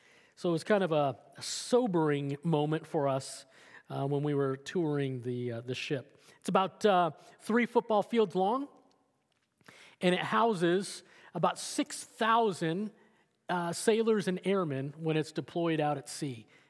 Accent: Denver, Colorado, United States; I grew up in Denver, Colorado.

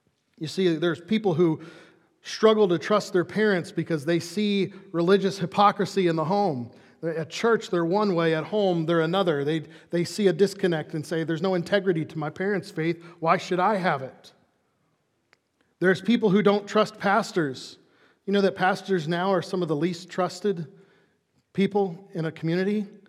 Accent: Chicago, Illinois, United States; I grew up in Chicago, and he has a sister on Shawnee Trail.

